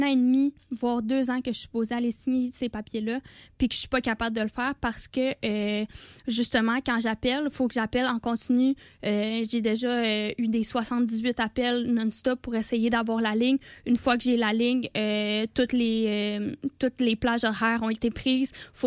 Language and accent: French; Quebec, Canada; Moi, je viens du Saguenay, là, je sais pas si c'est okay.